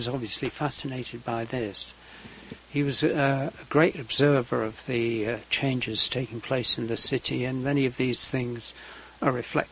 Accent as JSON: {"language": "English", "region": "England", "country": "United Kingdom", "said": "Well, being English myself, English people are very aware of accents"}